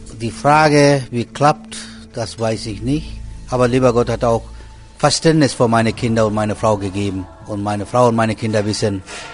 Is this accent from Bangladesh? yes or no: yes; Bangladesh; now in Hamm, Germany; Ja, ich komme aus Bangladesch. Seit 22 Jahren lebe ich in Deutschland.